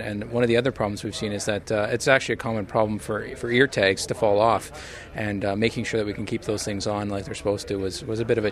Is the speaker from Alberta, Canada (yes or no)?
yes; Alberta, Canada; growing up in Alberta, you know, farming is a big part of everybody's lives.